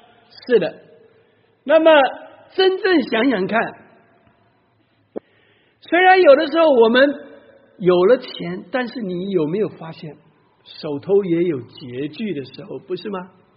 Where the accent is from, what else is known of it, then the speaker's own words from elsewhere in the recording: China; now in United States; 像我们是中国人，也把我请去吃饭